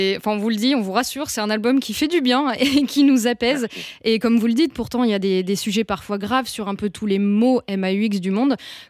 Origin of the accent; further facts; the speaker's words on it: Lille, Hauts-de-France, France; chez nous, dans le Nord, à Lille et dans la région lilloise, on y est très attaché aussi